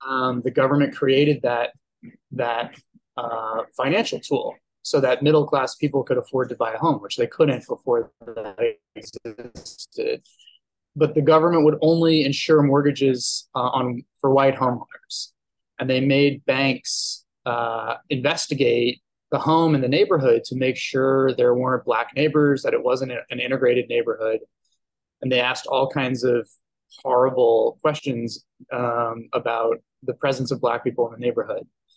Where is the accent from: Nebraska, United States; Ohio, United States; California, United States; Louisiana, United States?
Louisiana, United States; New Orleans; I am originally from New Orleans, and it's where I was born and raised.